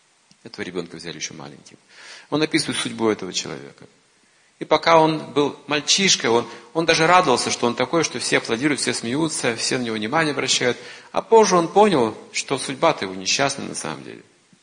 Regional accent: Kazakhstan; now in Russia; Я из Казахстана приехал.

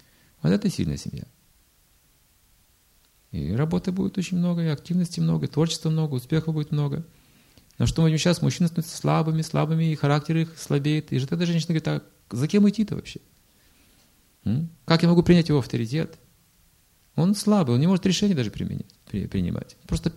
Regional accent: Okha, Sakhalin Oblast, Russia; А сестра с мужем живет в Ахе. Это 3 часа езды. Север Сахалина. Это мой родной город, на самом деле.

